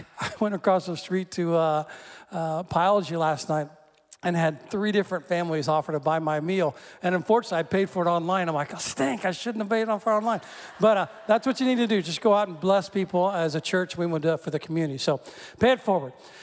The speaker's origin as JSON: {"language": "English", "region": "Midwest", "country": "United States", "tie": "born or raised there", "said": "I grew up in the Midwest where the pastors wore suits and ties and were kind of stodgy."}